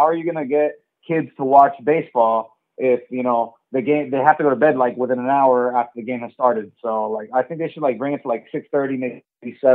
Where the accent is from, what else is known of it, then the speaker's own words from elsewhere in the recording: Miami, Florida, United States; Yeah. Born and raised in Miami. Lived here my whole life. I've only been on two plane rides my whole life.